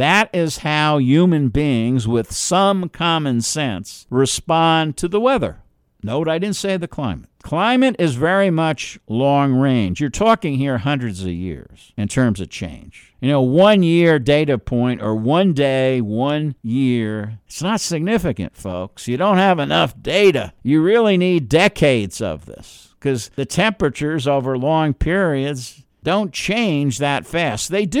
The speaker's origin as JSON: {"language": "English", "town": "New York City", "region": "New York", "country": "United States", "also_born_or_lived": "New Jersey", "accent": "New Jersey", "said": "I'm from New York City, New Jersey, New York City, Long Island area. Yeah, you might catch a little accent. It's a New Jersey accent."}